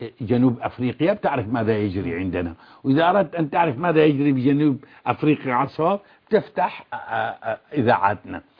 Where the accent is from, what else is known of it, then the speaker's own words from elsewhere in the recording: Syria; العتبي عندنا في سوريا ناقص نعل